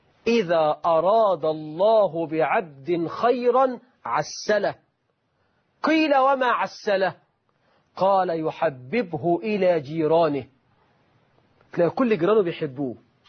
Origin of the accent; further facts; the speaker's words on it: Egypt; وإحنا في أمثالنا كمصريين